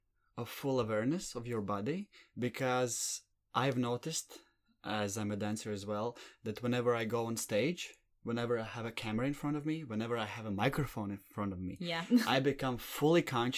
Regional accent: Latvia; English is a second language; To be in this kind of situation where you're from Australia and I'm from Latvia, and because everything's so accessible.

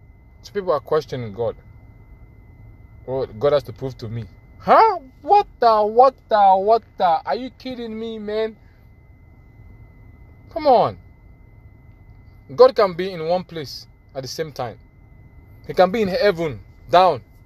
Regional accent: Sierra Leone; English is a second language; now in Randolph, United States; I'm from Sierra Leone, but now I'm in Randolph, Massachusetts.

